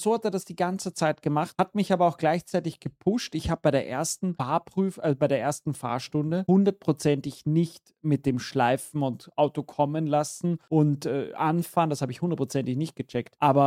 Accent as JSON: {"language": "German", "country": "Austria", "said": "Ich glaube, bei uns in Österreich sind es 80%, die du schaffen musst und ich war so auf 81%."}